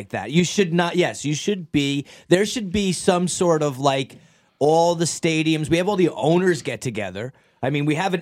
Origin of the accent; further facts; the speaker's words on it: New York City, New York, United States; I, being a Saints fan growing up in New York City, went to many Giants and Jets games.